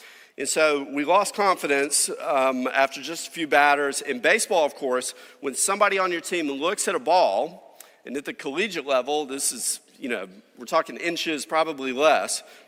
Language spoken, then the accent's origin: English; Tennessee, United States; many of you know I'm from Tennessee, I'm a Volunteers fan.